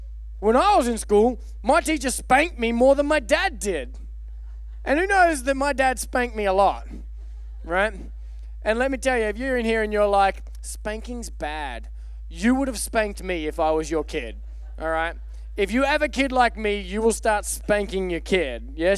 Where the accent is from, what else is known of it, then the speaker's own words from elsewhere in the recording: Australia; I'm from Australia. Took a while for technology to get there, right?